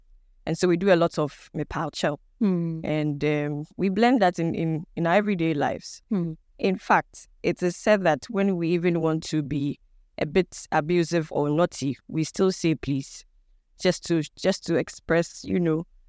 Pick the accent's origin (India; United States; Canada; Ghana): Ghana; Tutu Ekuyapem, Eastern Region; now in Accra, Ghana; Ewe and then the Akan tribe. So that's the combination for me. I'm a proud Ghanaian, and I hail from Tutu Ekuyapem in the Eastern Region. I live in Accra